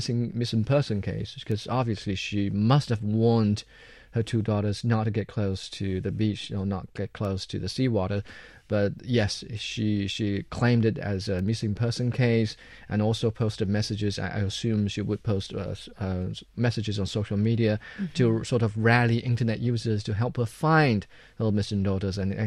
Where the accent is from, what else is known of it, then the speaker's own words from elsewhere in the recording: southern China, China; Because I remember in my hometown, I'm from the southern China, where practically every township is close to a river. And I remember as a kid hearing about in the summer some kids being drowned